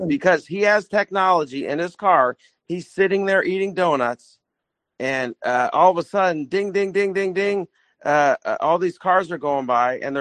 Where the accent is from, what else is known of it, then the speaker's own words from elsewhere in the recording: Florida, United States; My license is in Florida now. So, yeah, so that's my home state.